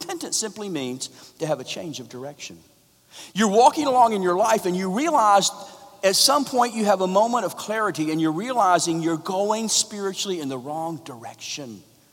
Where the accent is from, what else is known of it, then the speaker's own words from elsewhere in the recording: Jacksonville, Florida, United States; now in Texas, United States; I say that as a Floridian myself. I live in Texas now, but I'm from Jacksonville, Florida.